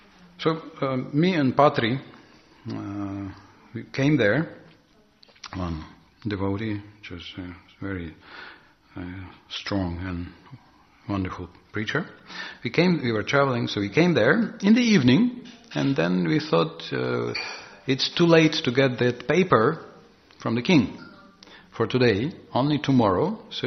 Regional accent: Ukraine; But obviously, we are both from Ukraine, so obviously we do have some people in Ukraine that look like Indians

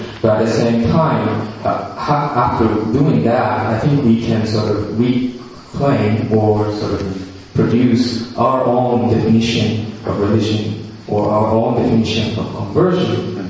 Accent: Japan; And for example, I come from Japan, and I my family is Buddhist, mm-hmm. right? So when I go back to Japan

